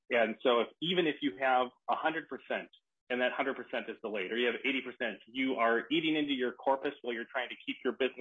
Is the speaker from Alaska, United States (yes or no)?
no; Minneapolis, Minnesota, United States; born there; and I'm just a block away from Hennepin County Medical Center, where I was born here in South Minneapolis.